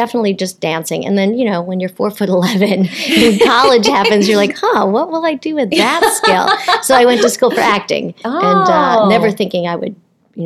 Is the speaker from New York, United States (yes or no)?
yes; Rochester, New York, United States; now in New York City, United States; I came from Rochester, New York.